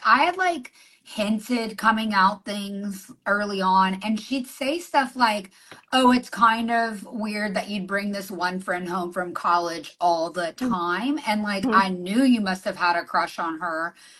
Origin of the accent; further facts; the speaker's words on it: the South, United States; that's, like, how I was raised here in the South.